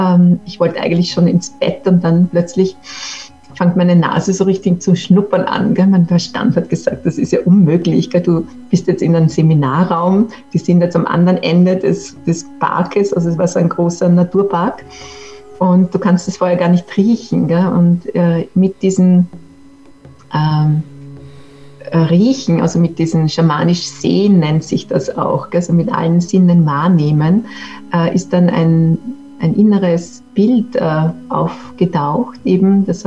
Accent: Lower Austria, Austria; In Niederösterreich, genau.

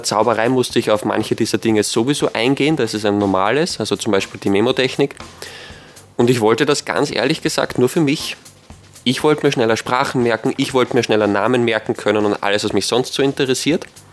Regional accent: Wiener Neustadt, Lower Austria, Austria; wie ich schon gesagt habe, bin aus Wiener Neustadt, also gleich aus der Umgebung.

